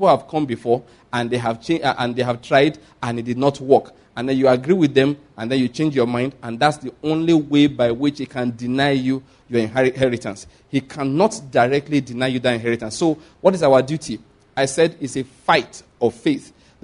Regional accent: Nigeria; Now, I'm speaking because I'm a Nigerian.

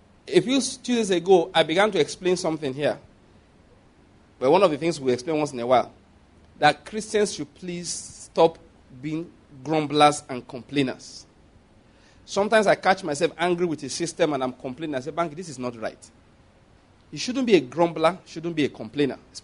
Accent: Ondo, Nigeria

